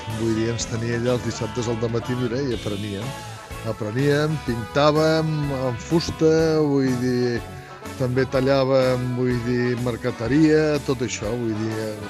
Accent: Tarragona, Catalonia, Spain; sobretot per la gent que som de Tarragona

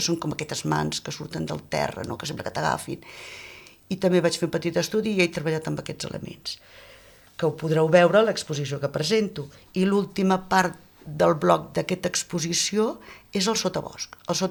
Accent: Pradell de la Teixeta, Catalonia, Spain; also born or lived in Tarragona; sóc de Pradell de la Teixeta i farà uns 9 anys que tinc l'estudi casa a Pradell.

